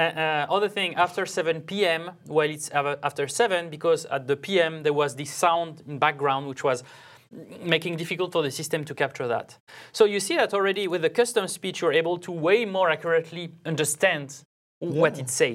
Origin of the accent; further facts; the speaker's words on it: France; accent: French; English is a second language; the ability for the system to know that with my voice and my French nice accent is